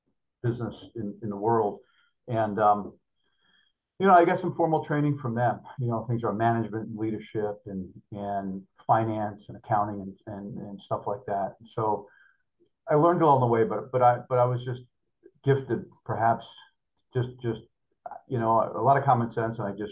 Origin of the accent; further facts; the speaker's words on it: Northeast, United States; Like a kid growing up in the Northeast where most folks didn't even have central air conditioning back where I grew up in those days in the late 70s, early 80s.